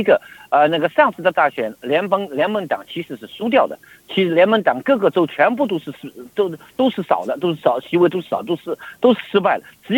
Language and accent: Chinese; Australia; 而作为一个澳洲人，我们和中国最大的贸易国家中